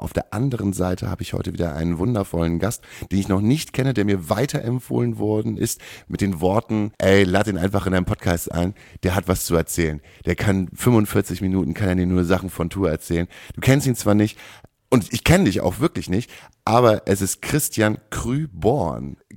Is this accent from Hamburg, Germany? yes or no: yes; Hamburg, Germany; Also als Hamburger kann ich es relativ nachvollziehen.